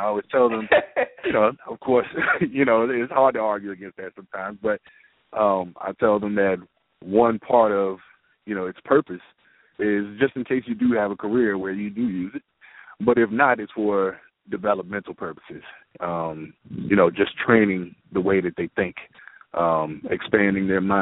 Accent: Richmond, United States; Well, you know, like I said, I grew up in Richmond, and it's you know, it definitely has this urban side to it.

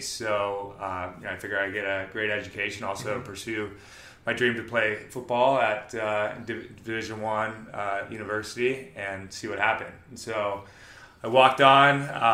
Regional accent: Newport Beach, California, United States; I grew up here in Newport Beach.

